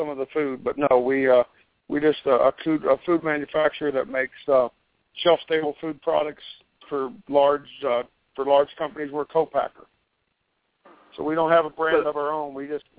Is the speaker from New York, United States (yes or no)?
no; Grants Lick, Kentucky, United States; I was born and raised about 40 miles south of Cincinnati in a little town called Grand Slick, Kentucky, and I live about 10 minutes from downtown Cincinnati now in northern Kentucky.